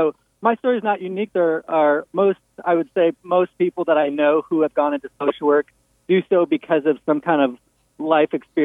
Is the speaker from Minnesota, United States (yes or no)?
yes; Minnesota, United States; also born or lived in Sitka, Alaska; now in Port Townsend, United States; I moved here from Sitka, Alaska, where I had been an AmeriCorps volunteer working at a youth mental health clinic. And I grew up in a suburb north of St. Paul, Minnesota.